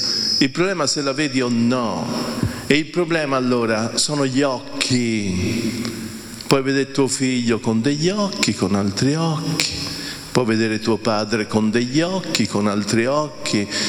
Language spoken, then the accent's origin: Italian; Tuscany, Italy; Io amo l'ironia, un po' da toscano a prendere in giro, e noi toscani si prende in giro gli altri, ma prima ci si prende in giro noi.